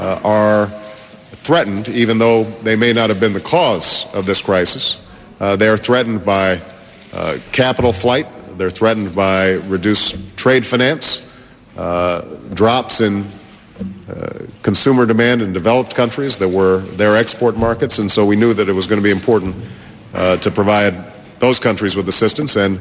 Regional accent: Illinois, United States; born or raised there

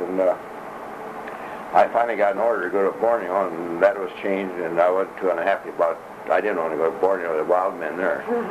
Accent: Michigan, United States; You know, I'm a little... I'm just from Michigan.

